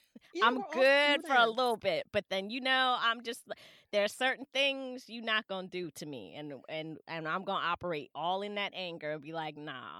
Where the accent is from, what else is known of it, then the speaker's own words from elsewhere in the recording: New Jersey, United States; now in Maryland, United States; I'm from Jersey originally. I'm in Maryland now, but I was raised in Jersey, so I go from nice to Jersey in about 0.0003 seconds.